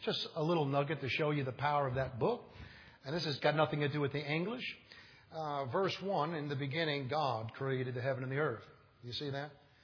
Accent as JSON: {"language": "English", "town": "Manhattan", "region": "New York", "country": "United States", "tie": "born or raised there", "said": "I grew up in Manhattan, had paper routes and all the big skyscrapers when I was a little kid."}